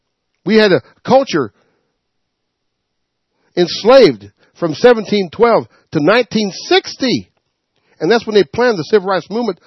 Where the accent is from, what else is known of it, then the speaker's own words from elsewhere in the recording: the South, United States; I'm from the South, y'all.